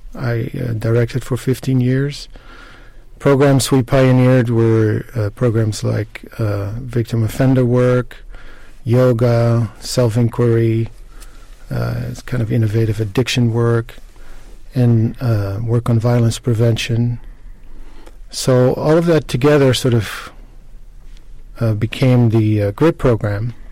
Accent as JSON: {"language": "English", "country": "Netherlands", "tie": "born or raised there", "said": "One is I grew up in Holland"}